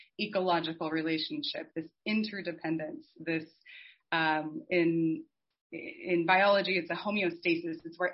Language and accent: English; Pacific Northwest, United States; I grew up in the North Pacific Northwest, so I really got the four seasons, and I really had the experience of growing up in the woods